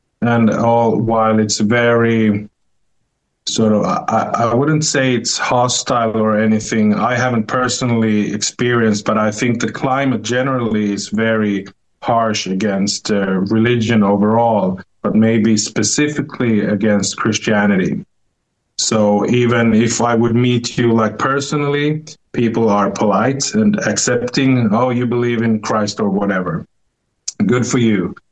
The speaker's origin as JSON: {"language": "English", "town": "Gothenburg", "region": "Västra Götaland", "country": "Sweden", "tie": "born or raised there", "also_born_or_lived": "Stockholm", "second_language": "English", "said": "Yeah, so I was born and raised in Sweden, Gothenburg. Also in my childhood, we lived in Stockholm."}